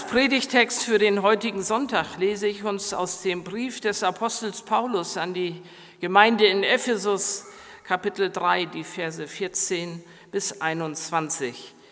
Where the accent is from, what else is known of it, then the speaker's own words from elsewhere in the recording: Gödenzow, Germany; als ich noch Teenager war, gab es in meinem Heimatdorf Gödenzow mal ein für mich sehr außergewöhnliches und auch schreckliches Ereignis.